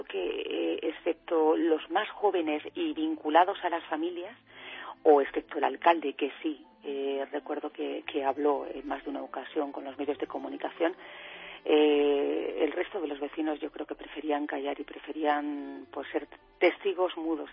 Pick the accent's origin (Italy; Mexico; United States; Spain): Spain; Extremadura; yo creo que es algo que yo, además, como extremeña, que nos sigue doliendo